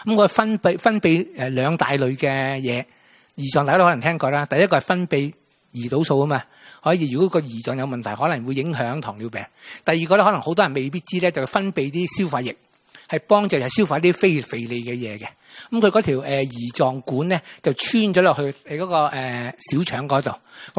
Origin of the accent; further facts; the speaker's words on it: Guangdong, China; 我哋广东人最中意啦，吓啲鱼生啊、鱼生粥啊